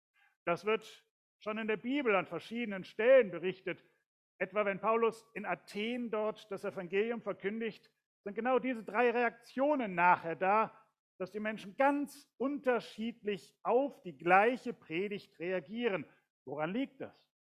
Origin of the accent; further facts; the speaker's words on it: Wuppertal, North Rhine-Westphalia, Germany; ich bin geboren in Elberfeld, aufgewachsen in Kronenberg und meine erste eigene Wohnung hatte ich in Barmen-Wichlinghausen. Ich bin Wuppertaler von Geburt.